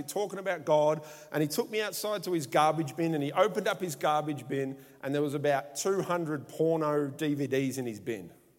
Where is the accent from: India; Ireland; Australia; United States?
Australia; I'm an Aussie male. I struggle to handle the emotion.